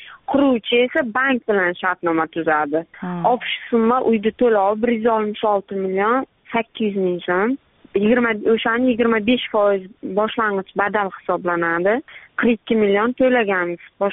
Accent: Angor, Surxondaryo Region, Uzbekistan; born there; 1990 yil 16 aprelda Angor tuman Gulzor mahallasida tug'ilganman.

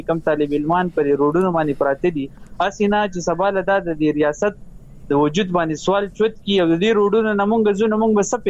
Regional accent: Pakistan; مونږ د پاکستان شهريان یو

